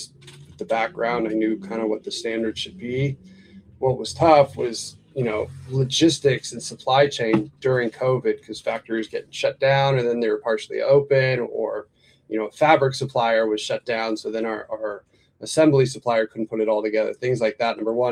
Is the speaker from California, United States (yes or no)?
yes; San Diego, California, United States; I'm from San Diego, grew up in San Diego.